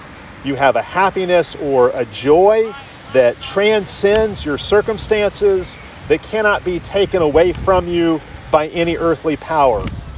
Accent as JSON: {"language": "English", "town": "Chicago", "region": "Illinois", "country": "United States", "tie": "born or raised there", "said": "I grew up in Chicago, and I grew up watching Michael Jordan play basketball for the Chicago Bulls."}